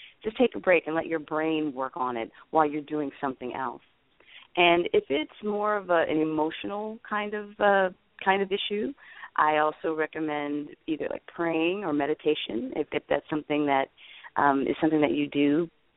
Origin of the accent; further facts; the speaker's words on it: Miami, Florida, United States; I'm from Florida. And I'm from Miami, Florida.